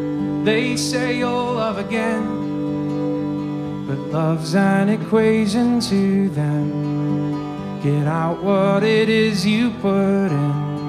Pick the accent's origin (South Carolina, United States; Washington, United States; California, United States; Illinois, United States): Washington, United States; Seattle; We are from Seattle, Washington, and we just drove 3,000 miles in 4 days.